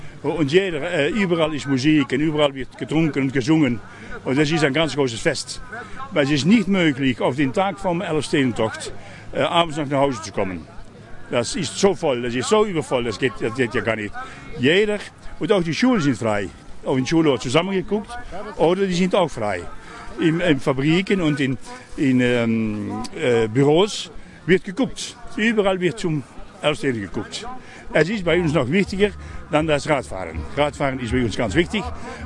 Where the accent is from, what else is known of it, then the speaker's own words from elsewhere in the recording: Netherlands; ich komme aus Holland. Ich bin hier mit meiner Frau und meinen zwei Söhnen.